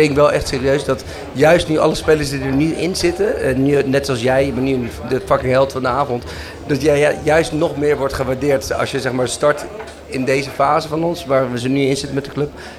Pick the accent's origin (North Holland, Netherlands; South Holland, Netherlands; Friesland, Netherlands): South Holland, Netherlands; The Hague; accent: The Hague; Luister nou, je hoort toch mijn Haagse accent.